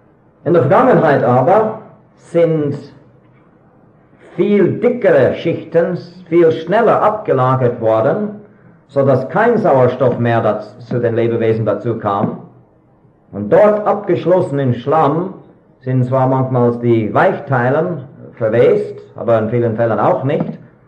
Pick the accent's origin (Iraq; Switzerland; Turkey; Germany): Switzerland; Es gibt Römerruinen bei uns in der Schweiz, in der Rhonetal